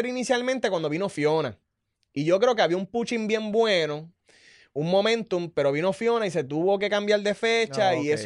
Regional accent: Ponce, Puerto Rico; Hay mucha gente que no sabe que yo soy de Ponce.

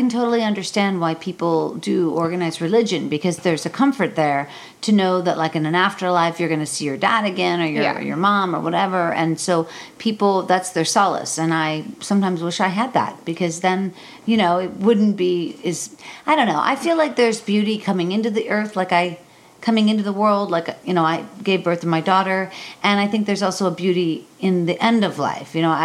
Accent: Pittsburgh, Pennsylvania, United States; That's funny. I'm from Pittsburgh, you know, and I know it's a very long state.

